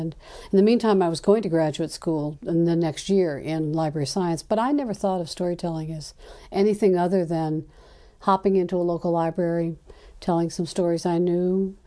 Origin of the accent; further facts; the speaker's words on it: New Orleans, Louisiana, United States; My family history is Southern Appalachian.